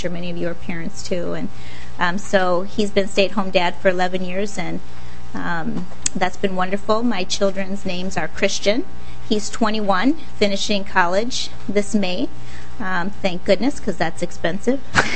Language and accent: English; Minneapolis, Minnesota, United States; I'm born and raised in Minneapolis. I grew up in the southeast side of Minneapolis and was a Head Start baby.